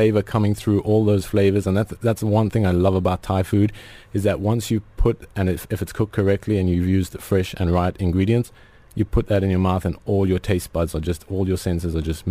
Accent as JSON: {"language": "English", "country": "South Africa", "said": "I'm from South Africa."}